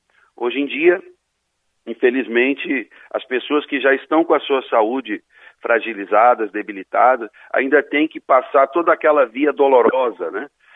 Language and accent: Portuguese; Porto Alegre, Rio Grande do Sul, Brazil; moved away as an adult; now in Caxias do Sul, Brazil; tenho 47 anos … há 25 anos, sou natural de Porto Alegre, estou em Caxias do Sul há 17 anos